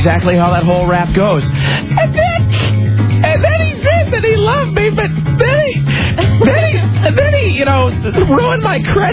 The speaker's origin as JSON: {"language": "English", "country": "United States", "said": "pardoning the turkey is embarrassing to me as an American."}